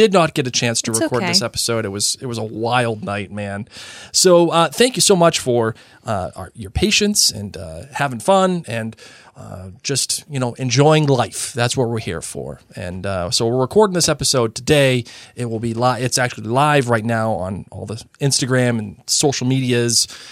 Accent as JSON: {"language": "English", "region": "Massachusetts", "country": "United States", "tie": "born or raised there", "said": "See, I grew up in Massachusetts, and there's this, you know, there's a place in the Cape. It's the Kennedy compound."}